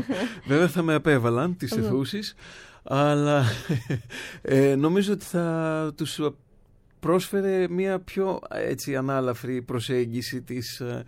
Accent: Athens, Attica, Greece; also born or lived in Nea Smyrni; Αθήνα έχω γεννηθεί και μεγαλώσει, στη Νέα Σμύρνη μάλλον. Αλλά καταγωγή είναι από πλευράς μπαμπά ναυπακτία Μεσολόγγι, από πλευρά μαμάς Κορινθία.

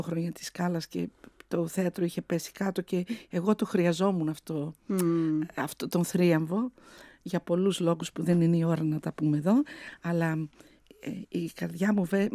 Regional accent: Greece; Είμαι Ελληνίδα. Καταλάβατε, πάω αλλά εκεί ξαναγυρνάω. Αυτή είναι η ρίζα μου. Είμαι Ελληνίδα και ως τέτοια εκφράζομαι.

